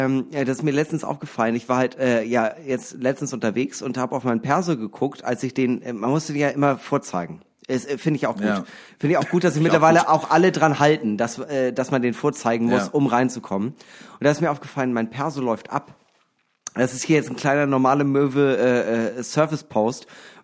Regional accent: Flensburg, Schleswig-Holstein, Germany; Ah, geil, Flensburg, meine alte Heimat. Ich bin ja quasi Däne.

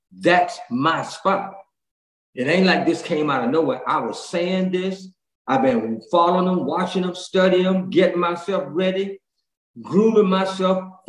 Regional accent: Washington, District of Columbia, United States; also born or lived in North Carolina; I grew up in Washington, D.C., as you know. That's where I'm from, born and raised. Raised between Washington, D.C. and North Carolina, Durham, Raleigh, Rocky Mount.

